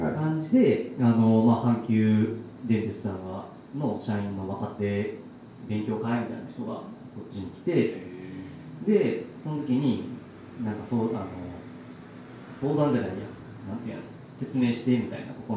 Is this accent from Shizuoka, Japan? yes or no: no; Takarazuka, Hyogo, Japan; まあ、僕もともとこの宝塚で、